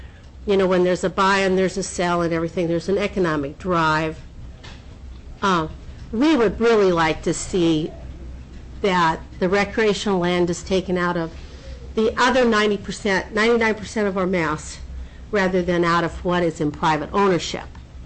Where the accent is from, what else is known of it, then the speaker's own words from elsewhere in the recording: Juneau, Alaska, United States; I am from Juneau. I'm with Powell Realty in Juneau.